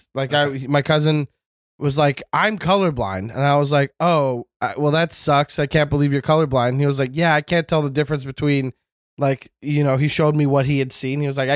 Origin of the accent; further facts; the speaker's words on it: Canada; I am Canadian.